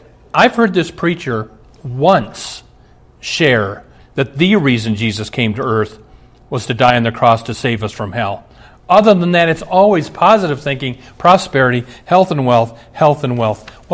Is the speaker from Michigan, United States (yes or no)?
no; Omaha, Nebraska, United States; I've shared this on the program before, but I'm from Omaha.